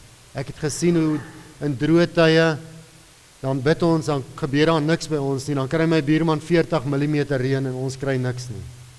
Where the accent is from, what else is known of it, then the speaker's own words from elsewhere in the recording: Hartbeesfontein, North West, South Africa; ek het groot geword daar in Wes-Transvaal, Hartbeesfontein, Noordwes